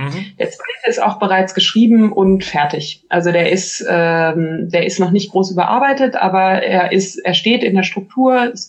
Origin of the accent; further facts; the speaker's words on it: Hanover, Lower Saxony, Germany; In der Heimat bei mir, ich komme aus Hannover.